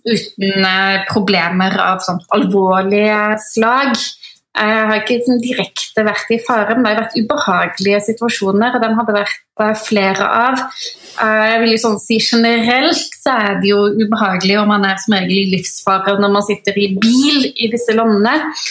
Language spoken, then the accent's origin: Norwegian; Ølen, Vestland, Norway; i Fatland Ølen, der jeg kommer fra